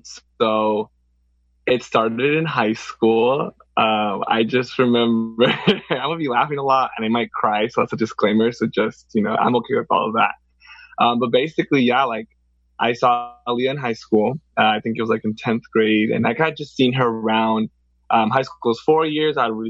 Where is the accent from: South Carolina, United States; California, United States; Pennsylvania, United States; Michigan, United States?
California, United States; San Diego; I was born and raised in San Diego, just moved back, graduating from Poly with bachelor's in psychology and ethnic studies.